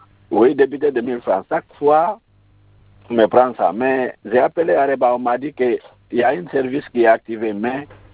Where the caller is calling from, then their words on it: Simbaya, Conakry, Guinea; je suis appelé de Simbaya.